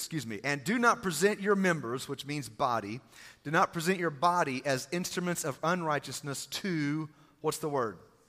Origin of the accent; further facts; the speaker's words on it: Texas, United States; That's kind of Texas Greek. For those of you that are wondering, I grew up in Texas and I can't really say it like a Greek person could.